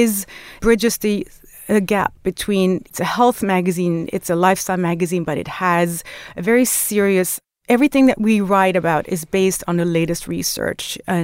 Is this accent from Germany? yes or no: yes; Germany; I would say growing up in Germany, it definitely, if somebody said, oh, I'm seeing a shrink, people would say, well, what's wrong with you, you know?